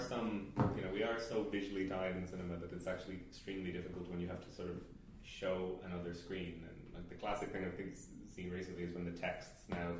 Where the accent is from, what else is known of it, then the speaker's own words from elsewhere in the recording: Toronto, Ontario, Canada; The one I always get is because I grew up in Toronto